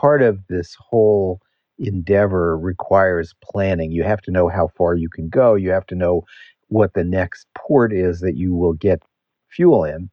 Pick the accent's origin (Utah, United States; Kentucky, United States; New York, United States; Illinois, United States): New York, United States; I grew up on Long Island Sound, so I consider, you know, I understand those waters.